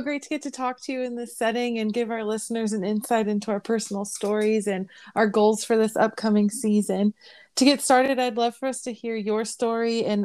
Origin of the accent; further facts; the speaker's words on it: California, United States; now in Riverside County, United States; I currently live in Riverside County. I grew up in the Bay Area, though. And then I went to Berkeley for film, graduated from there.